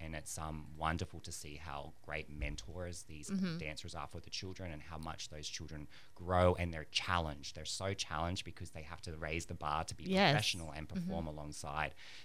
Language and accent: English; Australia; also born or lived in New York; now in Pensacola, United States; I'm from Australia originally.